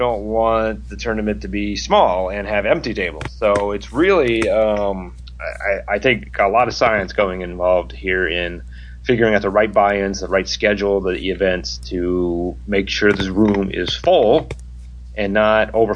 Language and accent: English; Midwest, United States; Me being the born and raised in the Midwest polite guy.